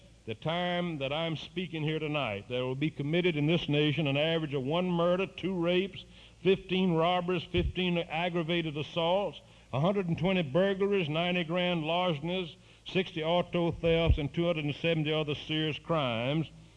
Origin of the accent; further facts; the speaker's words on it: Alabama, United States; Well, I'm a redneck from Alabama, and I'm not so dignified.